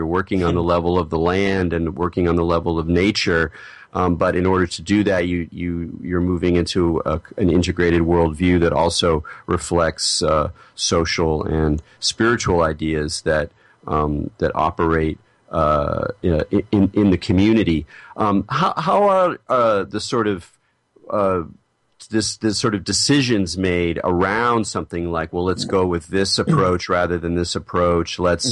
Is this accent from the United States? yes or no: yes; California, United States; these words are all very resonant for me because I'm a Californian